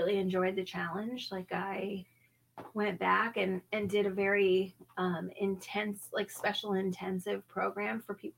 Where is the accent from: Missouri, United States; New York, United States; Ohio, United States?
Missouri, United States; St. Louis; Like, growing up in St. Louis, like, that area.